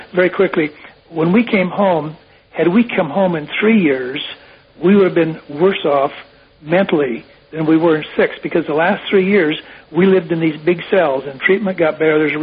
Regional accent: South Dakota, United States; I was from South Dakota. It turns out I got home just before the election

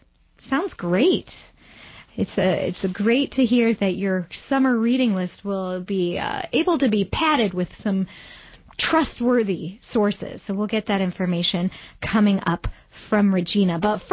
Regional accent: Akron, Ohio, United States; She's in Canton, Ohio, my home state, and actually close to my hometown. I grew up in Akron, Ohio.

